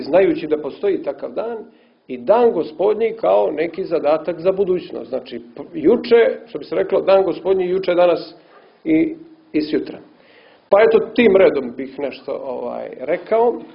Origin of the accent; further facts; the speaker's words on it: Cuce, Cetinje, Montenegro; kod nas gore u Sucama, u Katunskoj Nahiji